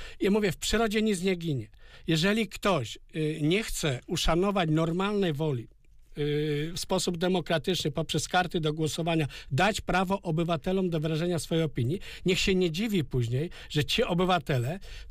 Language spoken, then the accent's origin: Polish; West Pomeranian Voivodeship, Poland; born there; Ja byłem w Szczecinie w tym roku i widziałem, też urodziłem się na tamtych terenach